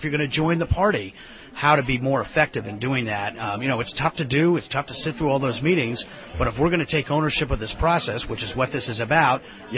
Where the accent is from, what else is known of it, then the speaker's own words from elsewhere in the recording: Connecticut, United States; And certainly my home state of Connecticut, I know that.